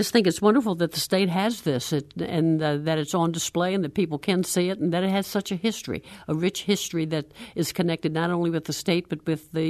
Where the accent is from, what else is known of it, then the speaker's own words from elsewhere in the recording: Washington, District of Columbia, United States; I grew up in Washington, D.C., so every day I went, and I lived in the area where the boat was docked